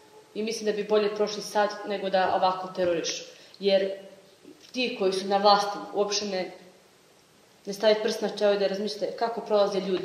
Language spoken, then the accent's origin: Serbian; Gjilan, Gjilan District, Kosovo; Evo, ja sam iz Gnjilana.